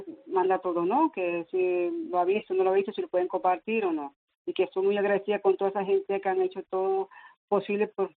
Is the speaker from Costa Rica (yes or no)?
yes; Costa Rica; De Costa Rica.